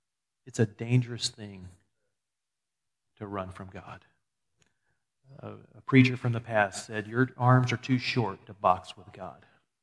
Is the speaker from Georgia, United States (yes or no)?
yes; Albany, Georgia, United States; I grew up in Albany years ago. Albany, if you say it really southern. But Albany, Georgia.